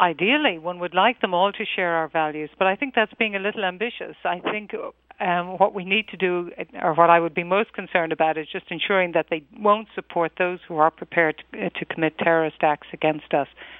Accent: Ireland; The British Empire was not universally loved. I can say that as an Irish person.

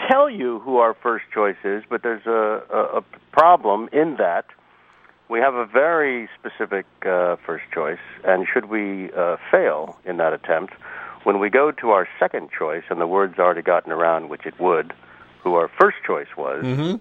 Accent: San Francisco, California, United States; Well, I grew up in the San Francisco area, so the Giants are my team.

